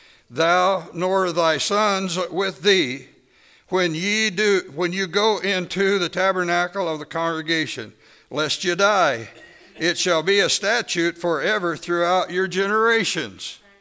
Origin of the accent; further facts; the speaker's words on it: Kentucky, United States; As a kid growing up in Kentucky, that stuff was so free-flowing and so available